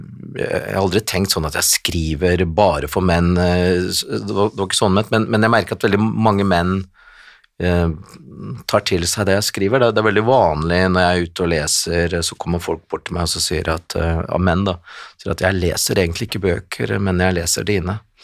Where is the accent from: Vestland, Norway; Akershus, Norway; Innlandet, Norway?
Innlandet, Norway; Kongsvinger; Jeg tror ikke du kan se på meg at jeg er fra Kongsvinger, for å si det på den måten.